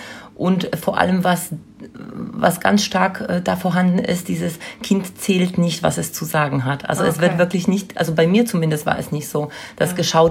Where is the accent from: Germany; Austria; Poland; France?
Poland; Ich bin Ehefrau, also ich komme selber aus Polen, habe einen also praktischen Migrationshintergrund.